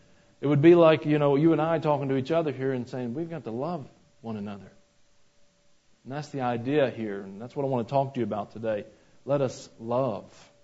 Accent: Georgia, United States; All my life as a kid growing up in Georgia, there were goo goo clusters.

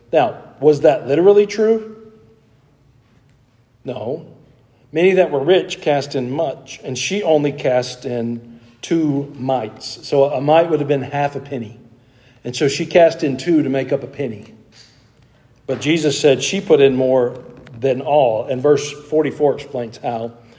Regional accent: United States; I don't know these terms because I'm American

